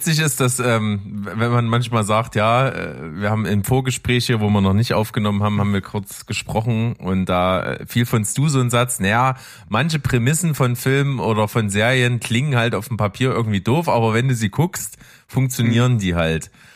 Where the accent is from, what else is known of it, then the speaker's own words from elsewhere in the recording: East Germany, Germany; Na, ich komme aus dem Osten, man hört das ja auch so ein bisschen.